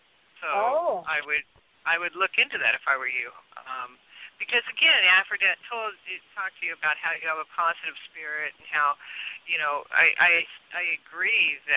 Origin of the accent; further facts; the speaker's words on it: California, United States; I grew up in Southern California, so.